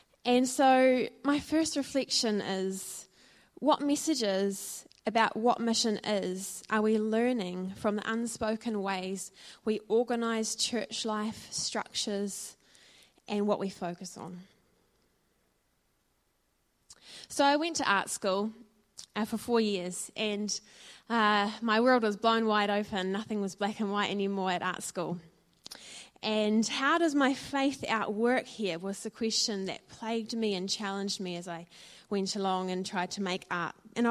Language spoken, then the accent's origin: English; Dunedin, Otago, New Zealand; I'm Kiwi born and I grew up in Dunedin.